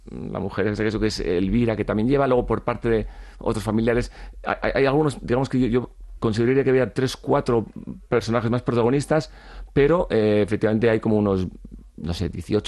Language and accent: Spanish; Bilbao, Basque Country, Spain; yo empecé a ir como un bilbaíno más, que subíamos a esquiar